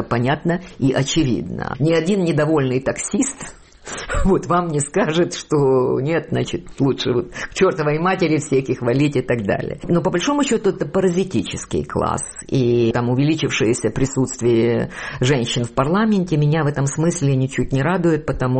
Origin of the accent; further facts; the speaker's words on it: Kyiv, Ukraine; Ну, я выросла в Киеве. То есть я в школу пошла в Киеве.